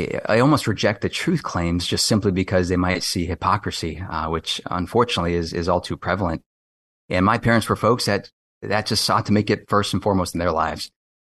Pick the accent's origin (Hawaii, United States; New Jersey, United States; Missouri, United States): Hawaii, United States; Kailua; also born or lived in West Coast; so I grew up on the windward side of Oahu in Kailua. So various places all over Kailua itself, but Olomana, Aikahi.